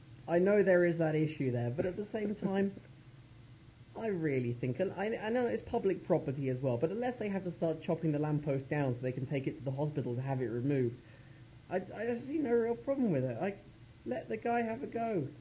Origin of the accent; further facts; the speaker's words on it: England, United Kingdom; It's not my hometown. It's my home country. England's bigger than that.